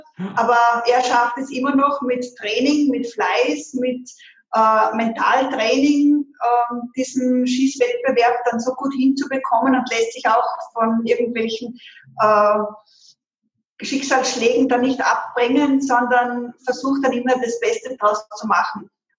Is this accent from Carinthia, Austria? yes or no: no; Salzburg, Austria; Ich komme aus Salzburg, aus der Stadt Salzburg, bin, wie man immer sagt, eine der wenigen echten Salzburgerinnen. Meine Eltern waren beide angestellt.